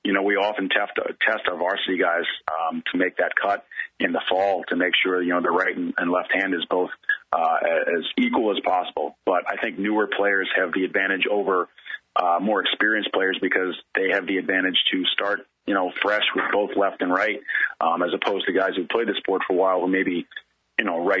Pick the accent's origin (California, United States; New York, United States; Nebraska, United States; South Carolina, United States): New York, United States; Long Island; and growing up in Long Island, my father coached growing up.